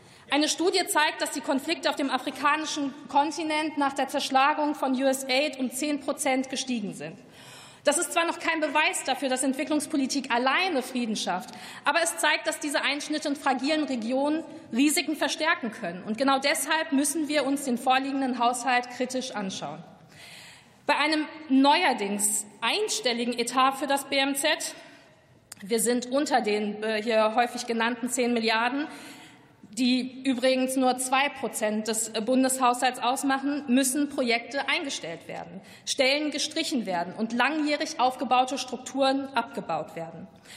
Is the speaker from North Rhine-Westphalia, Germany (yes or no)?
yes; North Rhine-Westphalia, Germany; eine Perspektive aus meinem Heimatland NRW einbringen.